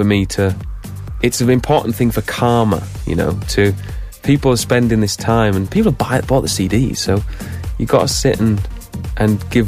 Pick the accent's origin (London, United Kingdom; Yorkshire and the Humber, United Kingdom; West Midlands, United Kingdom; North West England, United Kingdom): Yorkshire and the Humber, United Kingdom; I grew up in Yorkshire in the middle of nowhere. Like, there was nothing around at all.